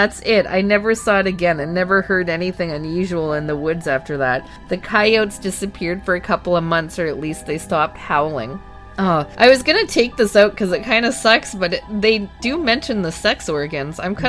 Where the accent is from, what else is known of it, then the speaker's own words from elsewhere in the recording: Pennsylvania, United States; I grew up in Pennsylvania, specifically in the central Pennsylvania Appalachian region. You can probably figure out where I was, as it's the most wooded area in the middle of PA.